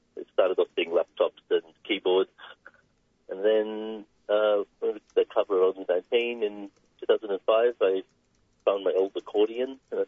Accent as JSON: {"language": "English", "country": "Australia", "tie": "born or raised there", "said": "growing up in Australia, you're kind of you're suppressed to just seeing what you see on the mainstream TV"}